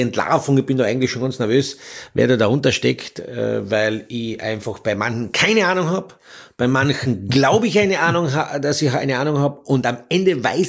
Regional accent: Austria; bei uns in Österreich

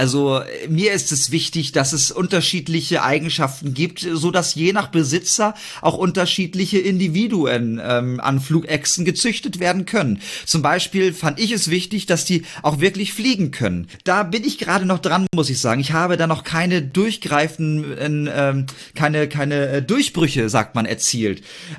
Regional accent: Kreuzhain, Germany; Ich selbst bin ja in einem ganz kleinen Dorf aufgewachsen, das heißt Kreuzhain. Das ist gar nicht weit von Dornenheim entfernt. Und da habe ich dann bei meinen Eltern in recht bescheidenen Verhältnissen gelebt.

